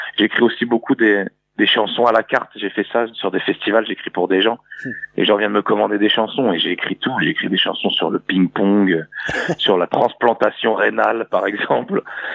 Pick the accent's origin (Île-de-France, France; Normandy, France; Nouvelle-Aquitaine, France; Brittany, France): Normandy, France; Mont-Saint-Aignan; also born or lived in Dijon; moi, j'ai grandi, je suis né à Mont-Saint-Aignan, donc la ville de Le Prest. Et ensuite, mon père est allé vivre à Dijon. Et moi, j'ai vécu à Dijon et j'ai vécu en face du bar de l'univers.